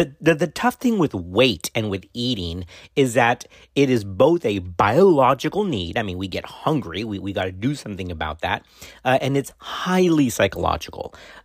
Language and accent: English; Texas, United States; that is a physician out of my home state of Texas who is a gifted bariatric surgeon.